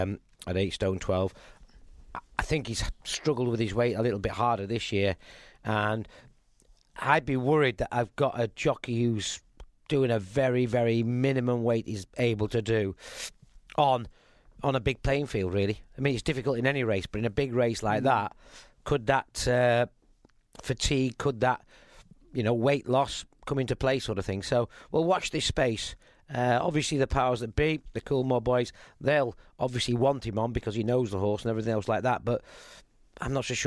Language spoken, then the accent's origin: English; Yorkshire and the Humber, United Kingdom; I'm a Yorkshireman